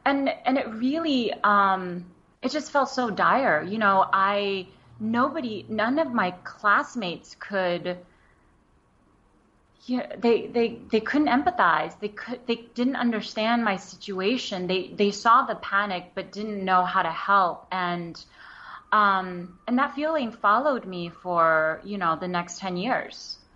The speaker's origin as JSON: {"language": "English", "country": "United States", "tie": "born or raised there", "said": "Growing up in the States, going through the school system, speaking English."}